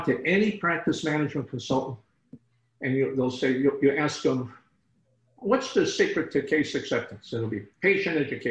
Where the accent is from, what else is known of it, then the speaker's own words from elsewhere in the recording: Cicero, Illinois, United States; I grew up in Chicago, Illinois. Suburb of rather Cicero, Illinois, suburb of Chicago, big Polish Catholic Lithuania neighborhood.